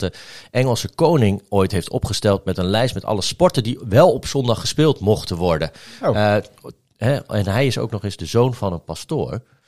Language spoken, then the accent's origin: Dutch; Nieuwegein, Utrecht, Netherlands; want ik ken de naam omdat ik uit Nieuwegein kom.